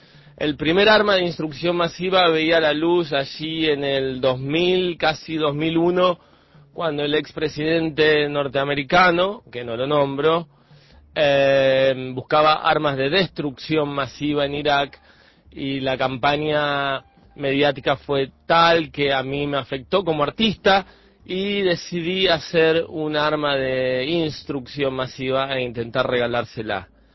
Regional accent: Argentina; moved away; Así que volví a Argentina, mi país de origen

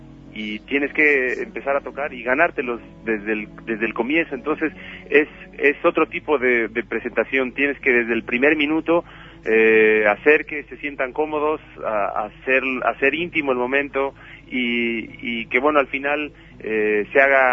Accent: Mexico City, Mexico; nosotros siendo chilangos

